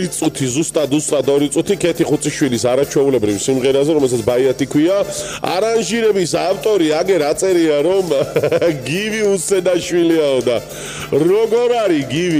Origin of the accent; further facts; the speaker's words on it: Rustavi, Kvemo Kartli, Georgia; moved away; მე კი სადღაც ერთი 13 წელიწადია უკვე რუსთავიდან გადმოვედი. არა, 11 წელიწადია გადმოვედი, მაგრამ როცა არ უნდა მკითხონ, ყველამ იცის, რომ მე რუსთაველი ვარ